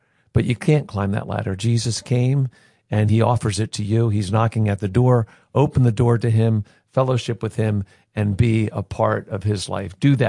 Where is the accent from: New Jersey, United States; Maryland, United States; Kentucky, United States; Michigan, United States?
Maryland, United States; Baltimore; remember as kids, Brooks Robinson, yep, base hits and great fielding. So we're a couple of Baltimore boys.